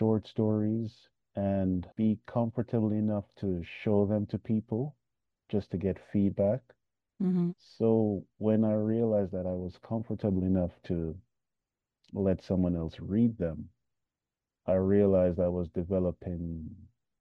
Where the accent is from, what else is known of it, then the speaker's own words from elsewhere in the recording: Montego Bay, Saint James, Jamaica; now in Hiroshima, Japan; it's how hard real change is for us boys growing up in Montego Bay.